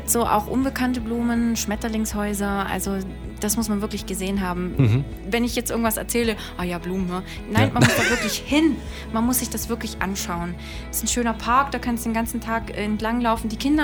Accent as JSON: {"language": "German", "town": "Ravensburg", "region": "Baden-Württemberg", "country": "Germany", "tie": "born or raised there", "also_born_or_lived": "Bad Saulgau", "lives_now": "Markdorf, Germany", "said": "Also, ich wohne momentan in Markdorf am Bodensee. Das ist in der Nähe von Meersburg und Überlingen. Und aber tatsächlich geboren worden bin ich in Bad Saulgau und aufgewachsen in Ravensburg."}